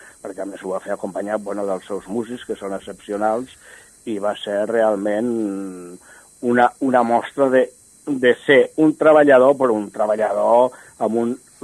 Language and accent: Catalan; Barcelona, Catalonia, Spain; Mira, jo soc barceloní